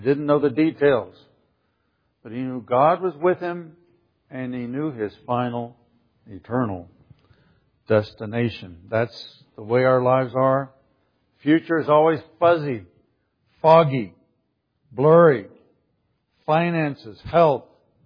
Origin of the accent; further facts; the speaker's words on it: Kansas, United States; I'm from Kansas. There's tornadoes out there.